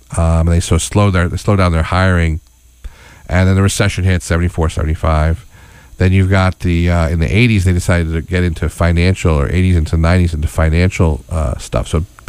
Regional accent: Schenectady, New York, United States; I grew up in Schenectady, New York, and around that area, and a lot of people worked for GE.

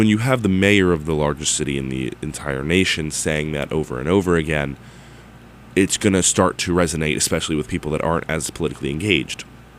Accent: New York, United States; but in New York, because I am a New Yorker, Democrats gerrymandered the congressional maps

